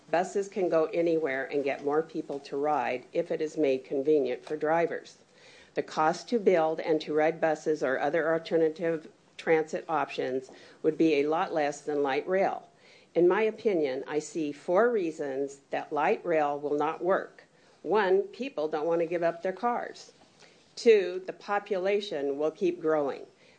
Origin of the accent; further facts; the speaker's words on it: Portland, Oregon, United States; I am originally from Portland, Oregon, where light rail has been used since the 80s.